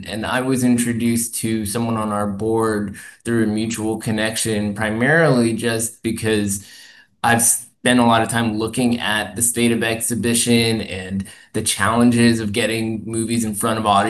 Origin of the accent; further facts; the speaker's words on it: Seattle, Washington, United States; growing up in Seattle, when I did was great because there were so many wonderful independent theaters there.